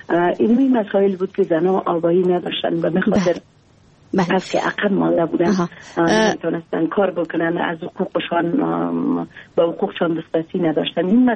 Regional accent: Takhar, Afghanistan; با وجودی که محدودیت ها بسیار زیاد در ولایت ما وجود داره، مشکلاتی

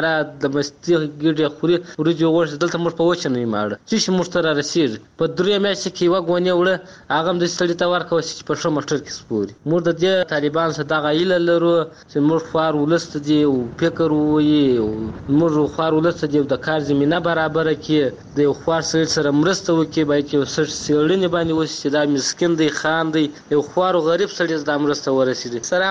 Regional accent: Helmand, Afghanistan; موږ د هلمند یو.

